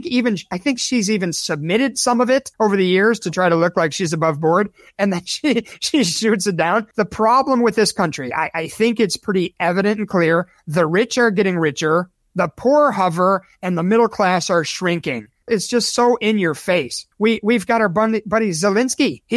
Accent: Chicago, Illinois, United States; I'm from Chicago.

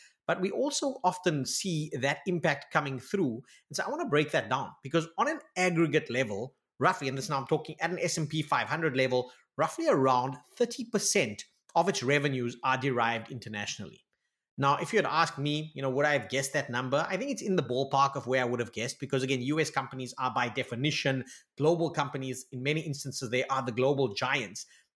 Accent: South Africa; And then lastly, as a South African, we've

